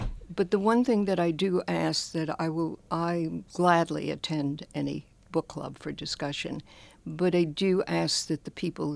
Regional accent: New York City, New York, United States; now in Rochester, United States; Well, I'm from New York City, so it's a whole different world.

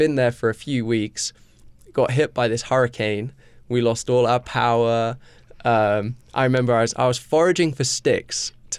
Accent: Reefham, England, United Kingdom; And a lot of my friends who I grew up with in Reefham have never left Reefham.

